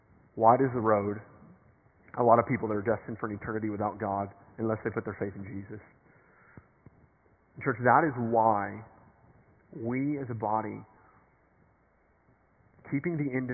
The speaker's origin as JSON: {"language": "English", "town": "Nashville", "region": "Tennessee", "country": "United States", "said": "And for the longest time, I mean, here in East Tennessee, I'm from Nashville."}